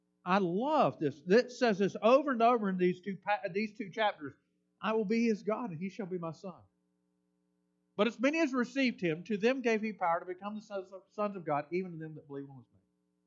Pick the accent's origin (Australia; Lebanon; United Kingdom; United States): United States; the South; I'm from the South. Where I moved up here, I'd never seen snow.